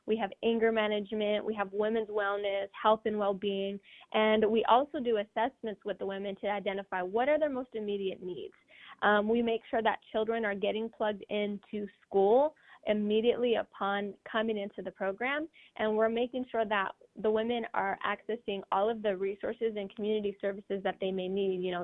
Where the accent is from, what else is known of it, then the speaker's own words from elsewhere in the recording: San Bernardino, California, United States; growing up in San Bernardino, I've always seen the poverty